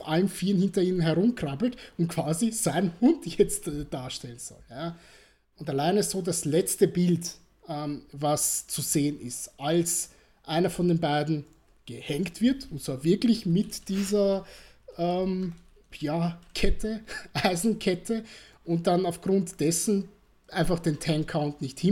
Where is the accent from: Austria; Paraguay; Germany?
Austria; als Patriot, als Österreicherin